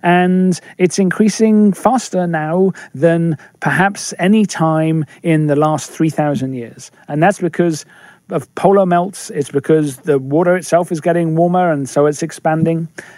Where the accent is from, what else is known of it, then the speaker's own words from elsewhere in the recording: England, United Kingdom; So I'm English, and...